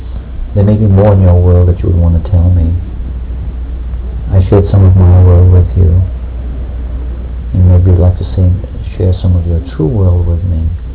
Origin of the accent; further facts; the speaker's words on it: Connecticut, United States; born there; I was born in the country. I was born in Connecticut, and I can remember the snow, and it's beautiful.